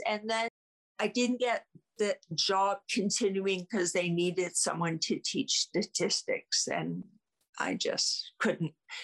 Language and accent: English; Canada; and I'm from Canada, they're from the US.